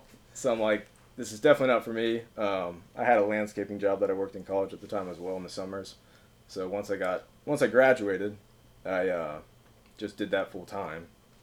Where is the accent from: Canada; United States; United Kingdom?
United States; Cincinnati, Ohio; Yeah, I grew up in Cincinnati. I went to UC.